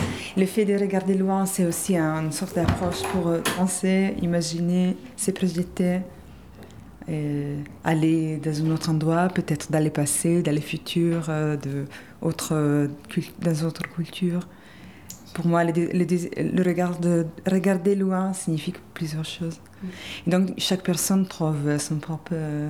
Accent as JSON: {"language": "French", "country": "Italy", "second_language": "French", "lives_now": "Marseille, France", "said": "Moi, je viens d'Italie. Et quand je suis venue la première fois"}